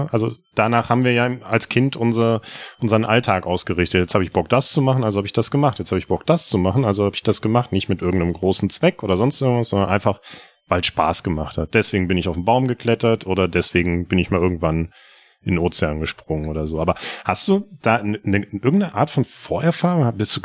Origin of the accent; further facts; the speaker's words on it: North Rhine-Westphalia, Germany; Ich komme aus der Mitte aus Deutschland, da ist kein Berg. Das höchste ist Willing, der Berg hat, glaube ich, 800 Meter